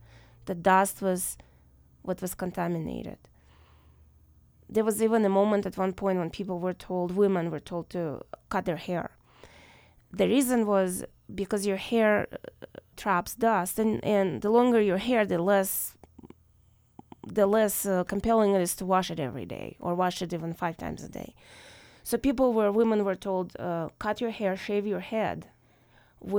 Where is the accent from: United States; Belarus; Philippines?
Belarus; Minsk; I was born and raised in Minsk, which is the capital of the country. It's a 2 million people city. Again, capital of Belarus. And I spent my entire life in a little apartment in Minsk.